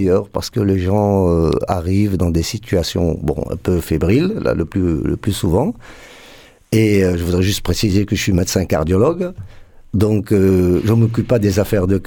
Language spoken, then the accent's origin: French; Senegal; born there; moved away; also born or lived in France; Je suis né au Sénégal, un 17 décembre 1953.